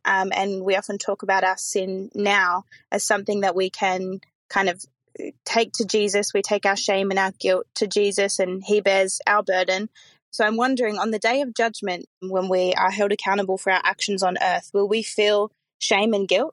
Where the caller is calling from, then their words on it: Adelaide, South Australia, Australia; I'm listening from Adelaide, Australia.